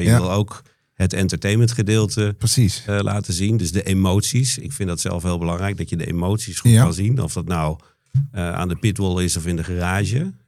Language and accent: Dutch; Amsterdam, North Holland, Netherlands; Ik kom uit Amsterdam.